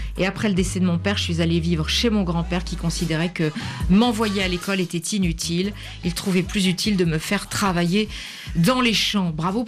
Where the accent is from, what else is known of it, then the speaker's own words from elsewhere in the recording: Conakry, Guinea; à Conakry, chez moi en Guinée, beaucoup d'enfants sont privés d'école